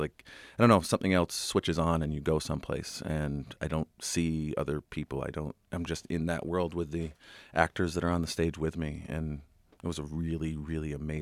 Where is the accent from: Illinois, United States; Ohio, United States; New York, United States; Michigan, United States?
New York, United States; Rochester; I was one of the very fortunate people in Rochester that Highland Park was my front yard.